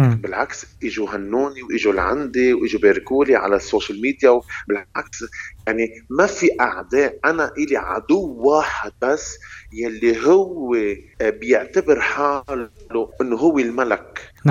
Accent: Lebanon; نحن كلبنانيه

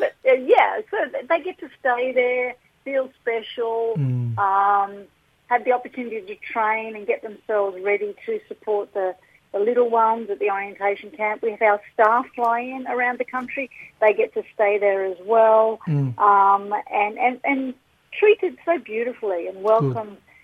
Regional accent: Sydney, New South Wales, Australia; Oh, I'm from Sydney originally.

